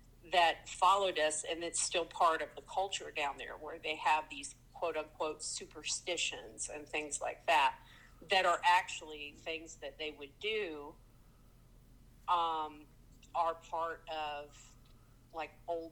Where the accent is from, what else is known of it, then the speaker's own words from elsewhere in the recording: Appalachia, United States; And, you know, and I'm from Appalachia, and it's a completely different kind of culture